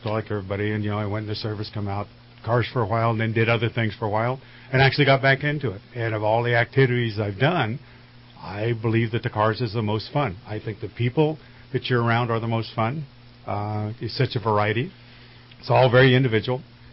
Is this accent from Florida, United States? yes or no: no; Beaver, California, United States; also born or lived in Alturas / Fall River; I was actually born in Alturas. I was raised in Beaver and Fall River.